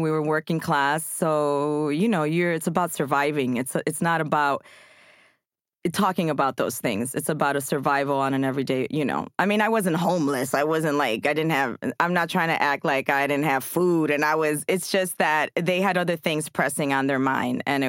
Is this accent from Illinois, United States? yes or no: yes; Chicago, Illinois, United States; I grew up in Chicago. I went to 5 different schools before I was 10.